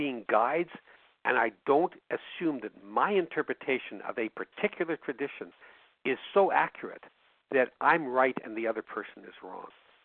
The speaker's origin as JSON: {"language": "English", "town": "Winnipeg", "region": "Manitoba", "country": "Canada", "said": "No, I'm from Winnipeg. Yeah, Winnipeg, Manitoba, yeah."}